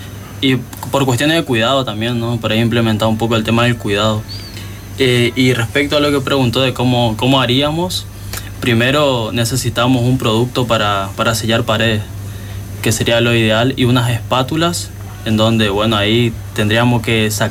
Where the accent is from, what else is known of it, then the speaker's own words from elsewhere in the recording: Garupá, Misiones, Argentina; seminarista del segundo año de formación, y soy de acá, oriundo de Garupá.